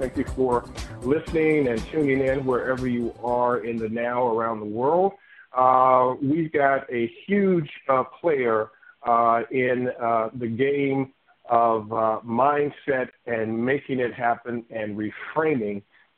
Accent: Chicago, Illinois, United States; Chicago White Sox, yay, my hometown

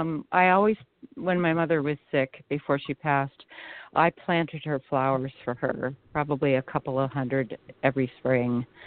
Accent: Portland, Oregon, United States; I'm from Portland, Oregon.

